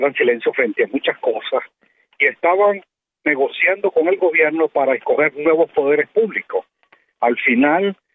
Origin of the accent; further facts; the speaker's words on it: Venezuela; Nosotros como patriotas, como venezolanos